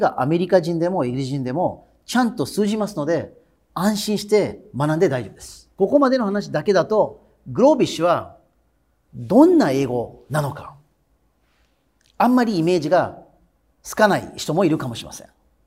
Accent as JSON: {"language": "Japanese", "country": "India", "lives_now": "Japan", "said": "ただ実は私の母国のインドも多いです。"}